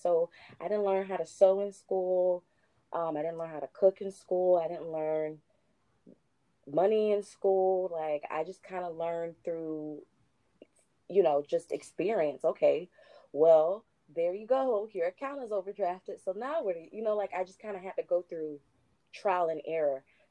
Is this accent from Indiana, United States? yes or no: no; Delray Beach, Florida, United States; I grew up in Delray Beach. So I am from Palm Beach County, and I went to Atlantic High School.